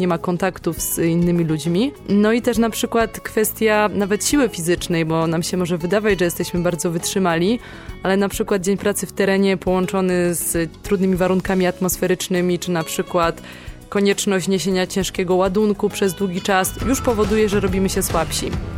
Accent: Kraków, Lesser Poland, Poland; Dopiero jak wróciliśmy do rodzinnego Krakowa

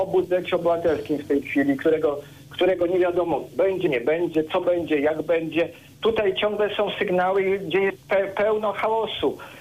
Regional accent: Kielce, Świętokrzyskie Voivodeship, Poland; ja naprawdę spoza Kielc teraz jestem, ale jestem kielczaninem.

